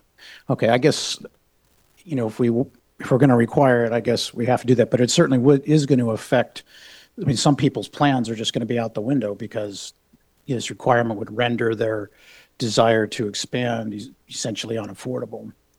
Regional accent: Modesto, California, United States; where I grew up in Modesto, everybody had a wood shake roof.

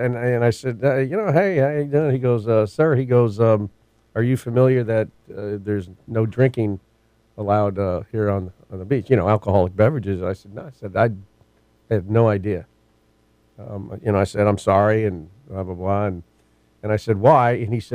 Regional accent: Kentucky, United States; now in California, United States; When I came out from Kentucky, one of the things I missed about, the only thing that I didn't like about Kentucky is it didn't have an ocean

